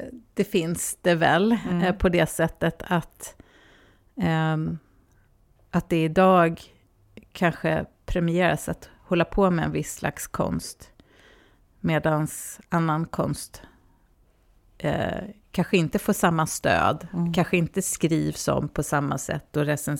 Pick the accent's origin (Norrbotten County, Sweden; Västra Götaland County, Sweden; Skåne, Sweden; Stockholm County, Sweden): Stockholm County, Sweden; Stockholm; also born or lived in Iran; jag växte upp i Stockholm.